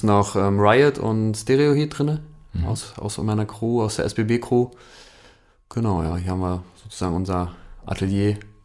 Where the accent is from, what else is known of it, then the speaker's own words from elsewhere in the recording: Berlin, Germany; Ich bin in Hohenschönhausen groß geworden, Berlin-Buch geboren, also Ostberlin.